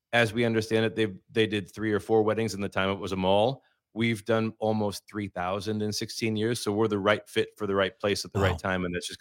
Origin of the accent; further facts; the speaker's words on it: Oshkosh, Wisconsin, United States; Oshkosh is my hometown. I grew up here. I went to high school here and then left to do other stuff.